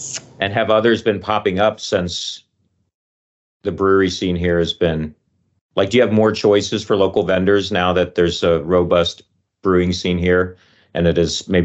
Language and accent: English; Forest Park, United States; You know, I grew up in Forest Park, and it wasn't too long a drive to go down Linton Road and go bowling at the Brentwood Bowl.